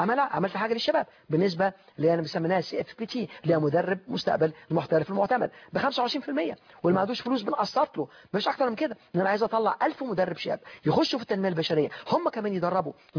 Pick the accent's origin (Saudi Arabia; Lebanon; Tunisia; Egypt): Egypt; احنا كلنا مصريين